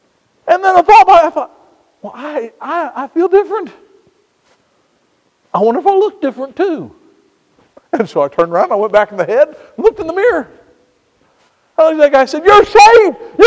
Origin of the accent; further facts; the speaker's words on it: Indiana, United States; also born or lived in California; I was born in Indiana. We never had earthquakes when I was growing up. I went out to California